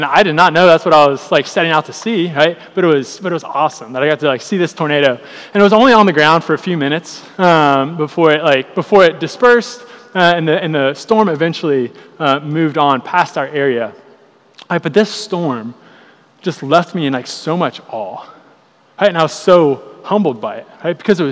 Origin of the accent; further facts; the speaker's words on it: Ohio, United States; now in Cincinnati, United States; I was in my hometown in Southern Ohio